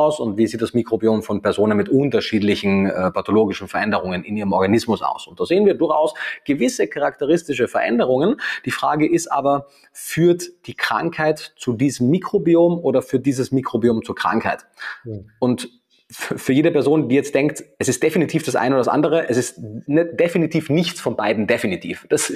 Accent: Austria; born there; ich bin weder Österreicher noch bin ich Veganer, sondern ich wurde in Österreich geboren

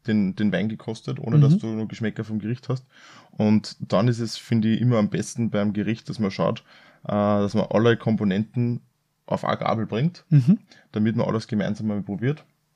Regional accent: Austria; bei uns in Österreich

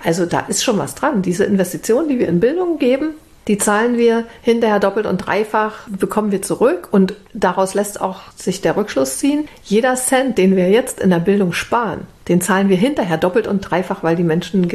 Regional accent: East Germany, Germany; Und so erlebte ich das übrigens als Ossi auch.

